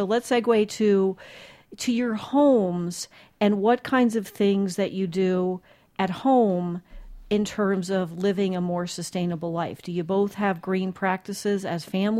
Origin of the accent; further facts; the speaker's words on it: New Jersey, United States; Okay, and I'm from New Jersey. I can usually keep up.